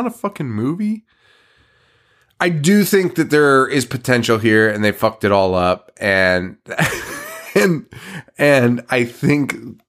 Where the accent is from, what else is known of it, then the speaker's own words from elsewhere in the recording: New England, United States; The Sopranos, we're from New England, but I'm an Irish guy.